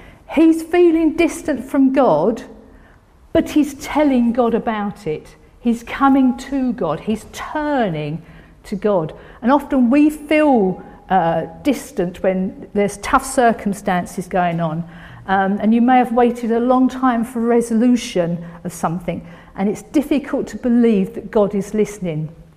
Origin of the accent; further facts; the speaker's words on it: United Kingdom; But I just feel that as Brits, we're